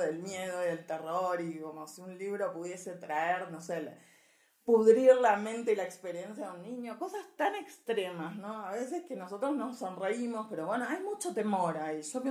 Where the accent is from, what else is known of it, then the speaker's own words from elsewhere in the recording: Argentina; Vengo de Argentina